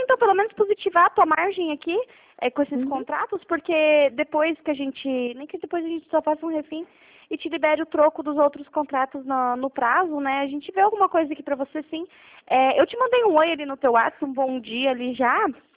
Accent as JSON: {"language": "Portuguese", "town": "Curitiba", "region": "Paraná", "country": "Brazil", "said": "eu sou de Curitiba"}